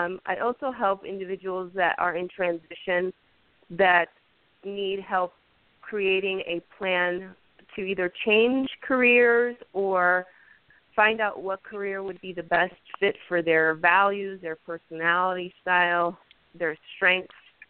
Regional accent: Miami, Florida, United States; also born or lived in Puerto Rico; I'm originally from Puerto Rico and grew up in Miami, Florida. So about 15 years ago, I moved to Northern Illinois with my son just to create a better life for myself and for him.

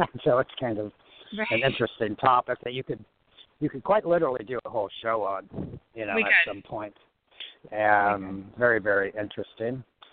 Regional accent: California, United States; I grew up in California, and a lot of the actors and actresses that are my age

